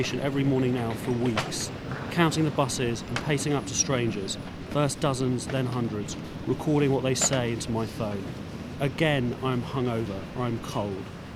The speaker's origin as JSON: {"language": "English", "region": "London", "country": "United Kingdom", "tie": "born there", "said": "I was born in London, but I no longer recognise this city."}